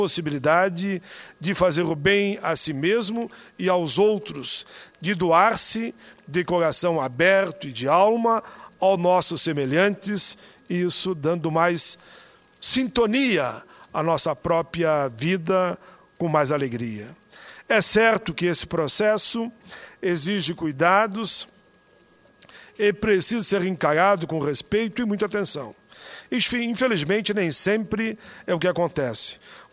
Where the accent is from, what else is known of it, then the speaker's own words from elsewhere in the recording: Caxias do Sul, Rio Grande do Sul, Brazil; natural da minha cidade natal, Caxias do Sul, embora recebi o título já de cidadão de Canoas. Mas nasci em Caxias.